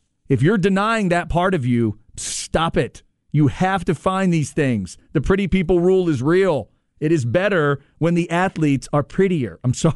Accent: Texas, United States; born there; I'm American. I was born in Texas.

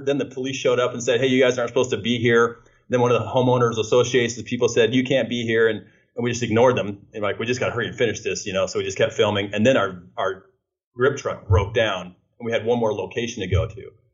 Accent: Phoenix, Arizona, United States; I'm in Arizona. Okay. Yeah. So I wanted to stay close to home. This is my hometown. So we shot here in the Phoenix area.

